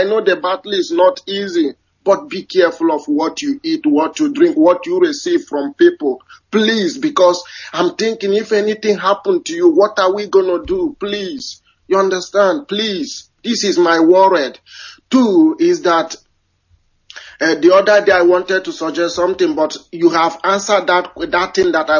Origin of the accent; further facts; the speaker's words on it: Ebonyi, Nigeria; now in Germany; I'm calling from Halizala, German. I'm from Ebonyi State, Biafra land.